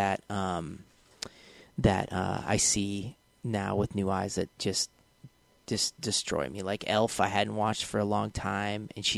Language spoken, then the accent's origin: English; Harlan, Iowa, United States; My buddy from Harlan, from my hometown in Iowa.